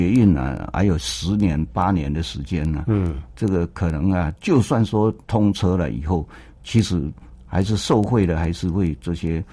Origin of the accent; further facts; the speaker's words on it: Keelung, Taiwan; 基隆是我的家乡。